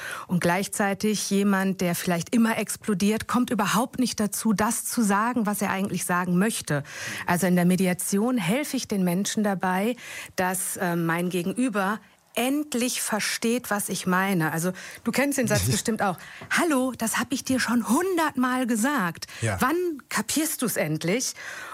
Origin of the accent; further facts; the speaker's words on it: Herne, North Rhine-Westphalia, Germany; born there; now in Bochum, Germany; ich bin in Herne geboren